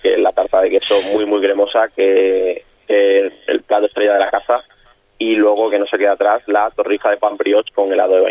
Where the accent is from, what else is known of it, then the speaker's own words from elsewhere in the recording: Cáceres, Extremadura, Spain; Sí, bueno, yo soy de Cáceres